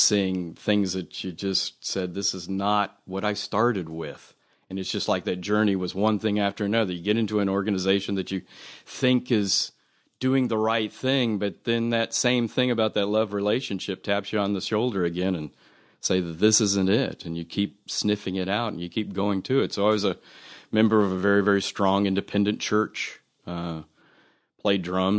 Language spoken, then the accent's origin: English; California, United States; now in Alabama, United States; No, I'm from Portuguese background up in Northern California.